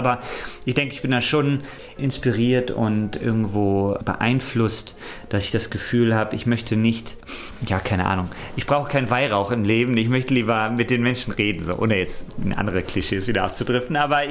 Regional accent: Bonn, North Rhine-Westphalia, Germany; Also ich bin ja in Bonn aufgewachsen, bin immer viel in Köln gewesen.

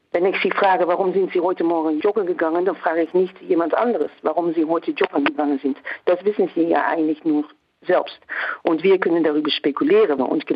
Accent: Netherlands; wir sind Niederländer, bei uns ist es ganz anders. Meine Kinder werden nicht als Ausländer erkannt.

